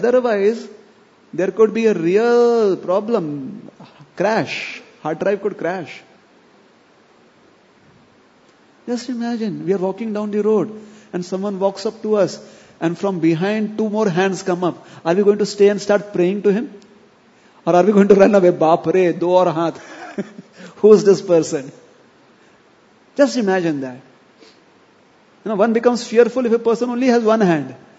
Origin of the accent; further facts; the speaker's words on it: India; Apun dono Indian. He is Indian, I am Indian. So we feel proud.